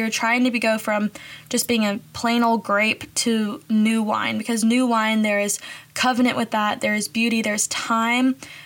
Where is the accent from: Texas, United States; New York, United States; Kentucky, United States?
Kentucky, United States; Bowling Green; Growing up in Bowling Green in Kentucky, okay, I have to, like, back up. Bowling Green itself is a pretty diverse place, but also it's only diverse to an extent.